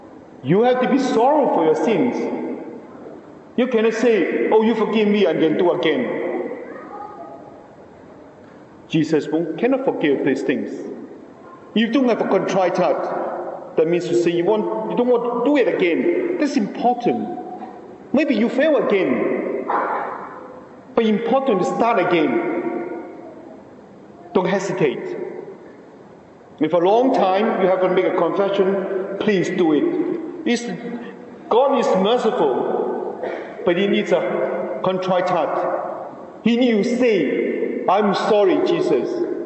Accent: China; English is a second language; I just called out loudly with Italian because I know Italian. I told him, I come from China.

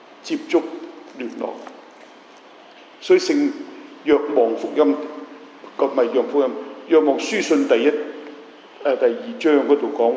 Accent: Hong Kong; 我喺上水噶嘛

